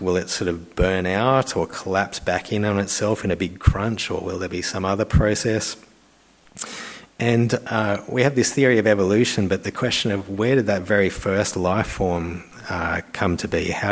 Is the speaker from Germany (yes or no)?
no; Australia; we need to try and read it like an ancient Israelite and not come to it as an Australian from 2026 with our sort of modern ideas and modern questions.